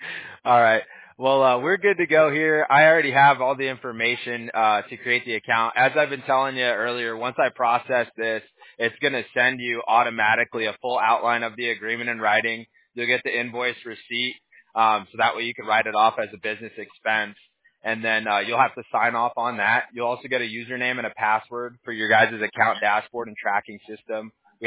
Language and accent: English; Huntington Beach, California, United States; Yeah. I'm born and raised. Actually, I was born in Southern California in Huntington Beach, actually. So I'm a SoCal native.